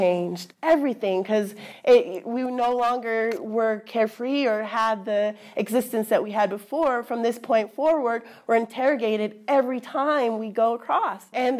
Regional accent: Ajo, Arizona, United States; I was finally fleeing my hometown and getting like a taste of the big world.

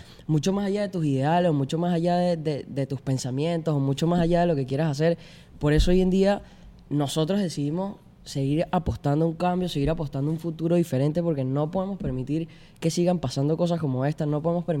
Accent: Venezuela

